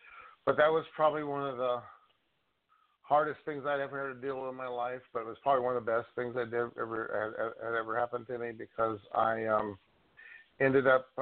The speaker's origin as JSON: {"language": "English", "region": "Southwestern United States", "country": "United States", "said": "And being from the Southwest, yeah. 2013 I went there. 2014 they had 28 inches of snow in 24 hours."}